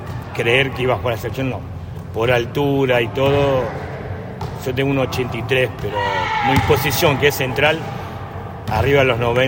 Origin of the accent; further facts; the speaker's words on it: San Justo, Buenos Aires Province, Argentina; Empieza en Buenos Aires, soy de Buenos Aires, en la zona de San Justo, en La Matanza.